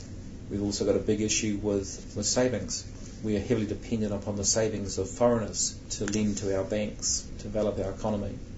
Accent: Auckland, New Zealand; when I grew up in Pepetoetoe, it was an average income suburb. It wasn't a rich suburb. It wasn't a poor suburb.

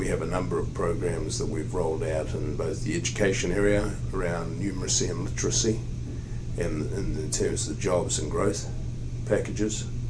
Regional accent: Hawke's Bay, New Zealand; also born or lived in Wellington; I'm from Hawke's Bay. I grew up on a farm. Three brothers, four sisters. Went to university in Christchurch

